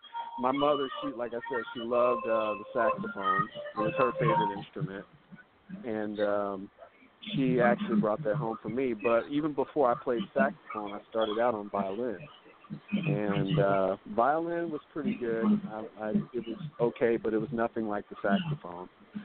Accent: Dallas, Texas, United States; I also have another event in Dallas, my hometown.

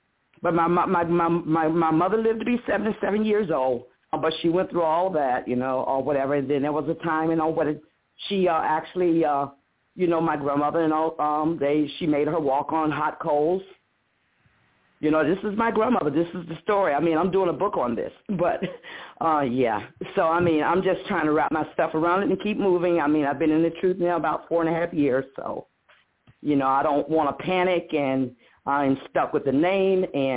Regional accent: Virginia, United States; I'm from Virginia.

